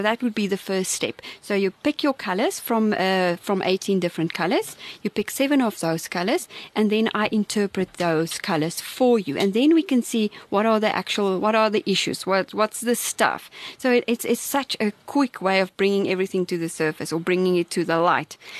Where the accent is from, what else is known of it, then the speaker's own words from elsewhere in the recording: Bloemfontein, Free State, South Africa; I'm from Bloemfontein.